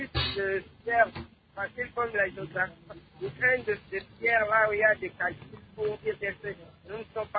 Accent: Manono, Tanganyika, DR Congo; Et surtout ici, chez nous à Manono

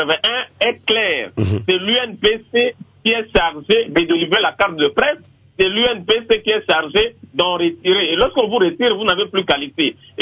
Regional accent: Mbandaka, Équateur, DR Congo; je vois même chez moi à l'Équateur, en Bandaka

